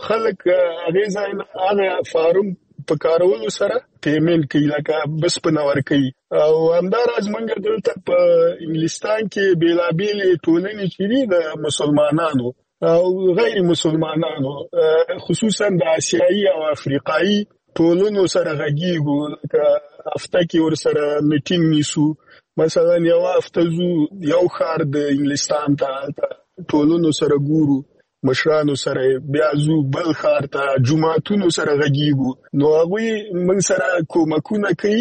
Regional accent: Afghanistan; موږ خپل افغانان یو

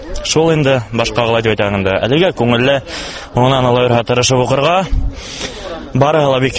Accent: Bashkortostan, Russia; мин үзем Башкортстандан укырга килдем

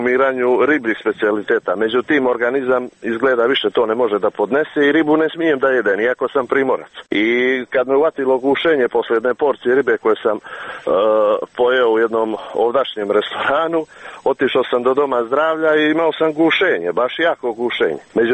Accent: Montenegro; Mislim da kod nas u Crnoj Gori ima mnogo duhovitih ljudi.

